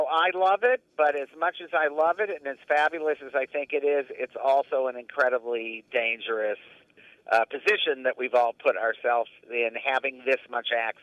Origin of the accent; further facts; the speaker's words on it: Detroit, Michigan, United States; I say it's from growing up in Detroit. Because I got to grow up during the Motown years